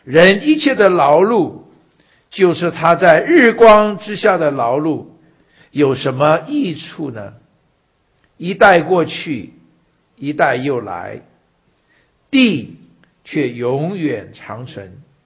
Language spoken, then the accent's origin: Chinese; Taiwan; now in United States; 我在小的时候在台湾我叫做外省人，我到了美国来了我是外国人，我现在有的时候好像有机会回到中国大陆，我变成什么？我变成侨胞，